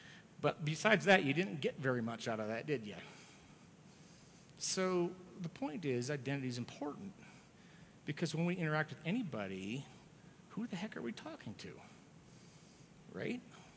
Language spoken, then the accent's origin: English; Minnesota, United States; so I grew up in Minnesota, and I went to a Lutheran church.